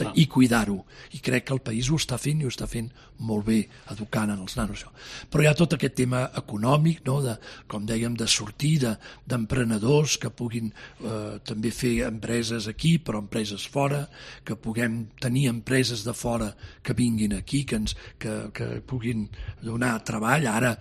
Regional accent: Barcelona, Catalonia, Spain; Jo soc barceloní d'origen i ens agrada

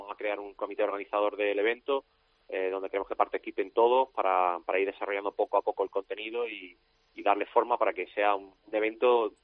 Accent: Andalusia, Spain; poder contar con el apoyo de las tres administraciones de mi tierra a nivel andaluz y a nivel malagueño es tremendo.

